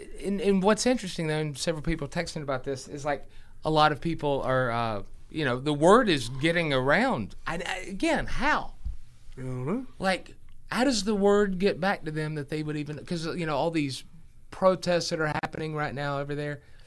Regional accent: South Carolina, United States; I'm from South Carolina.

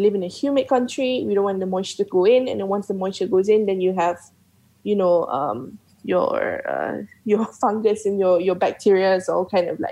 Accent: Malaysia; That's the best bit about being Malaysian, you know, like everything goes into a nasi goreng and nobody's gonna judge you

